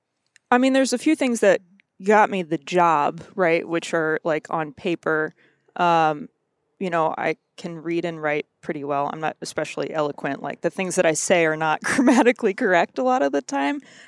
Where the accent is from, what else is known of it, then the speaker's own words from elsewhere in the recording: Missouri, United States; also born or lived in Kentucky; I grew up in Missouri. My family's all originally from Kentucky. I was born in Kentucky. We've got a family farm in Southern Indiana.